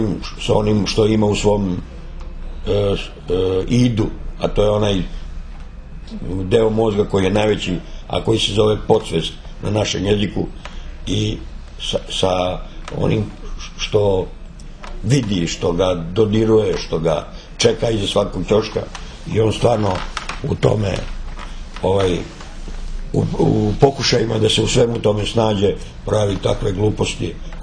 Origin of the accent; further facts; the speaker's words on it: Belgrade, Serbia; also born or lived in Montenegro; ja sam samo rođen u Crnoj Gori i kao dete sam doveden u Beograd. Ja sam čitav život proveo u Beogradu, ali nikad tu vezu sa Crnom Gorom nisam prekidao.